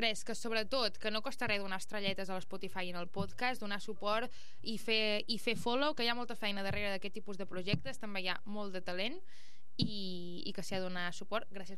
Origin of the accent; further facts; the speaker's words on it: Santa Eugènia de Berga, Catalonia, Spain; D'un poble al costat de Vic que es diu Santa Eugènia de Berga.